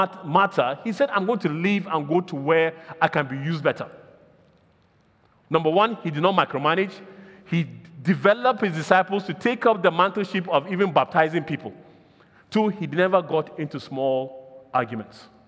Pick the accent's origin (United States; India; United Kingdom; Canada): India; South India; he's from North India, I'm from South India, he's not going to get that job.